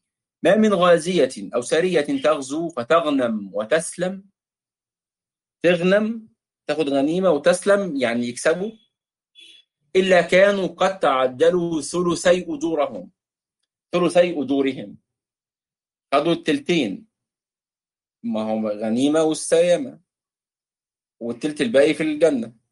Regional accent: Egypt; أهلنا في مصر، نحن من مصر يعني

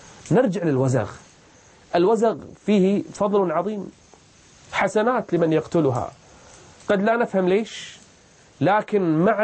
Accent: Kuwait; accent: Kuwaiti; أو إحنا بلهجتنا الكويتية نسميه البراعصي

